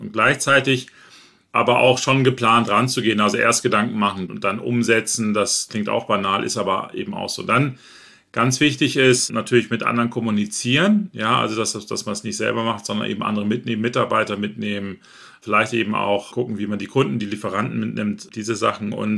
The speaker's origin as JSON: {"language": "German", "region": "Northern Germany", "country": "Germany", "said": "ich selber bin auch aus Norddeutschland, ich kenne"}